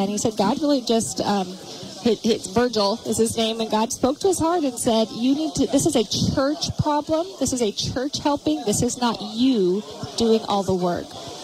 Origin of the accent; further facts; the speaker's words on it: Hamilton, Montana, United States; And I grew up in Hamilton.